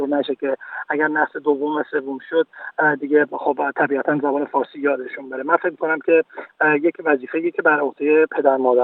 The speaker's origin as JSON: {"language": "Persian", "country": "Iran", "said": "زبان مادری ما چون فارسی است، من راجع به زبان فارسی مشخصا صحبت میکنم، خب زبان فارسی بخش از فرهنگ ما ایرانی هاست"}